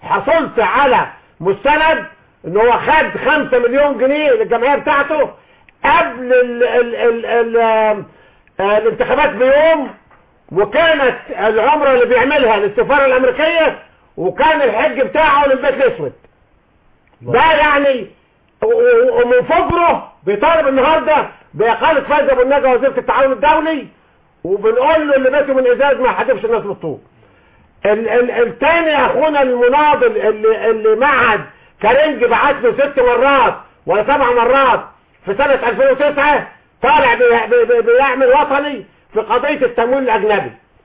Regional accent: Upper Egypt, Egypt; انا صعيدي التأفيل والمنشأ والصنع.

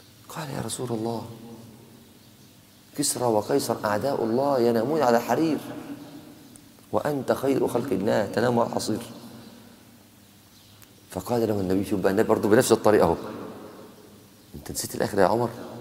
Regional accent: Egypt; بتعبرنا كمصريين

